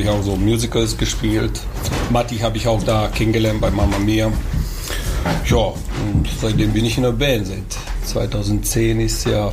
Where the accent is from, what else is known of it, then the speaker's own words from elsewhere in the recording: Croatia; Ja, ich komme ursprünglich aus Kroatien